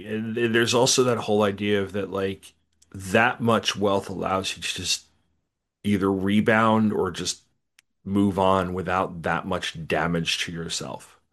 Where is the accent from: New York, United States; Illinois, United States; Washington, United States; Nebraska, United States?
New York, United States; I grew up on Long Island, so this is one of those novels that rings a bell because I'm like, oh, I've been out there.